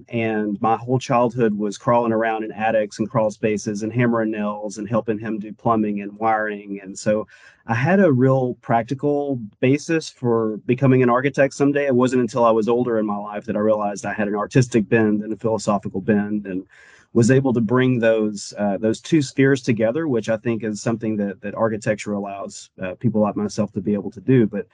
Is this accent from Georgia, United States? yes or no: yes; Dalton, Georgia, United States; growing up in and around the Dalton area in the 80s was like sort of like Bart Simpson and Lisa Simpson growing up in Springfield